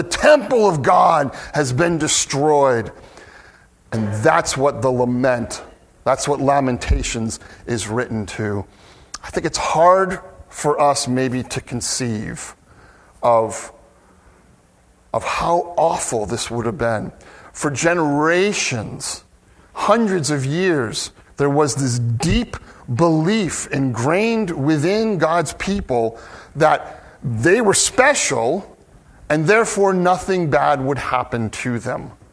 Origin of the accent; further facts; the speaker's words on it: United States; And I do wonder about that for us as American Christians.